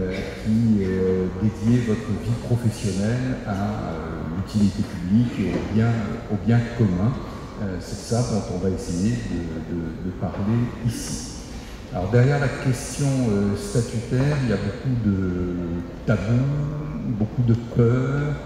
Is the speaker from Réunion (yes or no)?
yes; Réunion; je suis réunionnais d'origine, très attaché à mon île